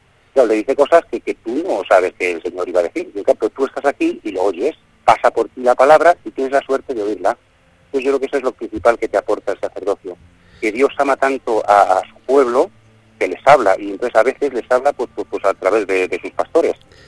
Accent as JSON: {"language": "Spanish", "town": "Urda", "region": "Castilla-La Mancha", "country": "Spain", "said": "yo, por ejemplo, pues soy de Urda, y es verdad que lo soy"}